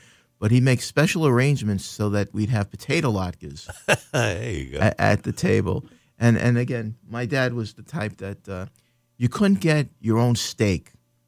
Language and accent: English; Oceanside, New York, United States; So I grew up in Oceanside. Island Park was the next town over.